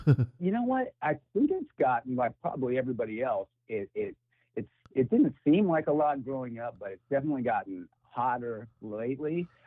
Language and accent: English; Washington, District of Columbia, United States; born there; Technically, I was born in Washington D.C. So way over there on the East Coast.